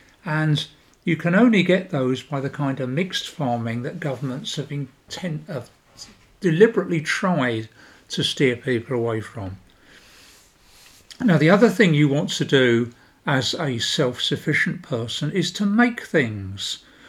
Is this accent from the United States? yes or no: no; London, United Kingdom; born there; moved away; I lived for many years in UK. I was born in the UK. I was born in London.